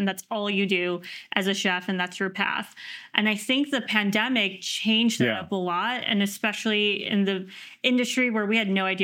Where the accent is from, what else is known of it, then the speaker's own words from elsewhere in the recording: New York, United States; also born or lived in France; now in Los Angeles, United States; And I think, you know, living in France too was it's kind of isolating because I'm from New York. Like you're in the epicenter of everything there.